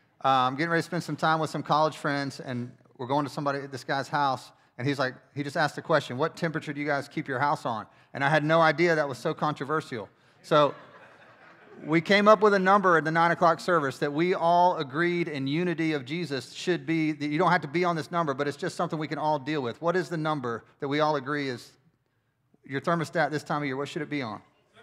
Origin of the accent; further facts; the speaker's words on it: Winston-Salem, North Carolina, United States; born there; And I'm a North Carolinian. I was born in Winston, and I didn't know what Hoop Cheese was.